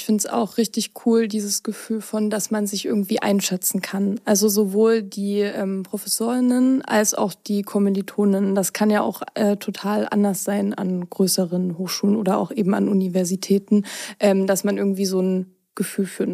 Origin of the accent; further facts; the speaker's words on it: Zittau, Saxony, Germany; now in Dresden, Germany; ich komme ursprünglich schon aus Zittau, habe dort auch mein Abitur absolviert, bin danach direkt nach Görlitz gezogen, 2020, mitten in der Corona-Pandemie und bin dann aufgrund dessen relativ schnell nach Dresden gezogen